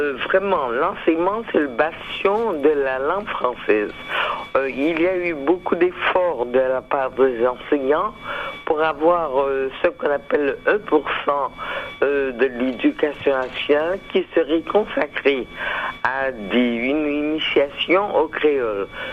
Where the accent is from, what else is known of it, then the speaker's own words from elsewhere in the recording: Guadeloupe, France; born there; first language fr; Je suis née en Guadeloupe, dans un pays qui est un département français d'outre-mer. Donc la langue officielle est le français. Il y a une autre langue que nous parlons qui est le créole.